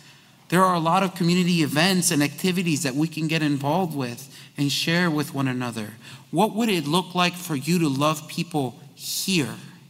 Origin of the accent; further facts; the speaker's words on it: Chicago, Illinois, United States; I grew up in Chicago. You don't want to know your neighbors.